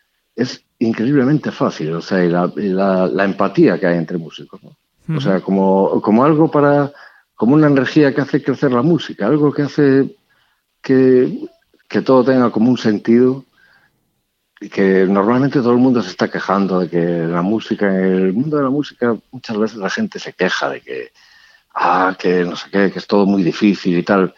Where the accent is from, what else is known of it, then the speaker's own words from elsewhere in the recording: Galicia, Spain; yo estaba en un bar en Coruña, yo soy gallego, como ves, pues yo me he notado, ¿verdad?